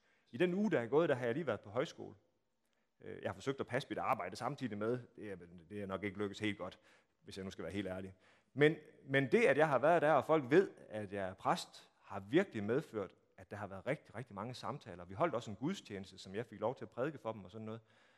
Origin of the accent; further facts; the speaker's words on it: Strandby, North Denmark Region, Denmark; now in Copenhagen, Denmark; i 1990 er det, da jeg flyttede til København, og jeg er vokset op i Strandby, hvor det var helt naturligt, at man kom i metodistkirken.